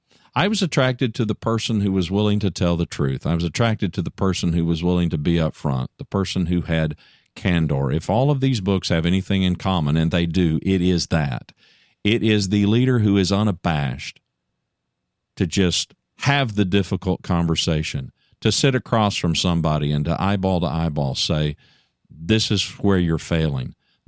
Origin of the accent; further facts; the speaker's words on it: Texas, United States; also born or lived in Louisiana / Oklahoma; I'm not from Boston. Man, I'm from Texas, Louisiana, Oklahoma. I'm from this part of the world.